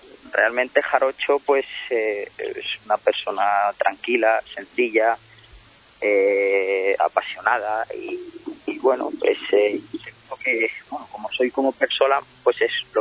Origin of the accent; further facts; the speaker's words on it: Burgos, Castile and León, Spain; Torear en Burgos es mi tierra. Me voy a presentar ante mis paisanos